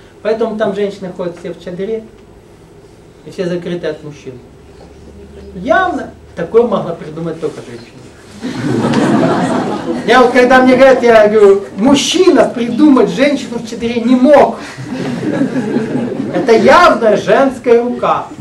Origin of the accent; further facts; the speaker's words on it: Nalchik, Kabardino-Balkaria, Russia; Вот я вырос в Нальчике, Кабардино-Балкарии, Кавказ. Школу там закончил.